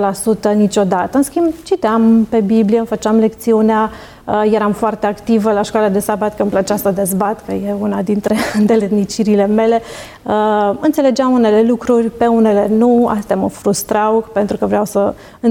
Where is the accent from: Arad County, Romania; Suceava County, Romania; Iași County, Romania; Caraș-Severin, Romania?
Arad County, Romania; Arad; Eu și fratele meu suntem singurii copii ai părinților noștri. Suntem din Arad. Familia noastră este parte din Biserica Adventistă din Strămoș, din Străbunici